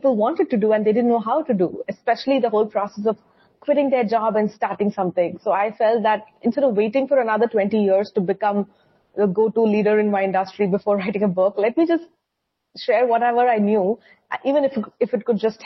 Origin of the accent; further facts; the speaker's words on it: India; I'm an entrepreneur from India.